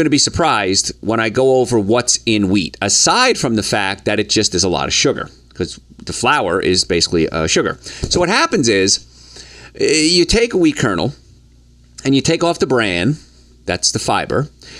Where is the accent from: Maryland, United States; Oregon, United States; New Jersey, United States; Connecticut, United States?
New Jersey, United States; Hoboken; And growing up in Hoboken, New Jersey, there was a lot of brick oven bakeries there